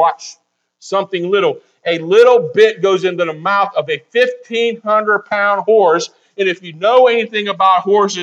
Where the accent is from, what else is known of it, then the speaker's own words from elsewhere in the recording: West Virginia, United States; But anyways, I'm from West Virginia. You're from PA.